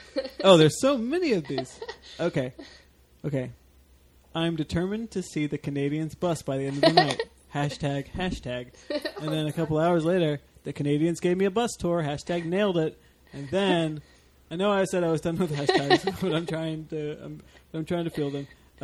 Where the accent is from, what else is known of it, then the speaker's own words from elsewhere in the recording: Indiana, United States; I mean, I'm from Indiana, so we kind of have NASCAR.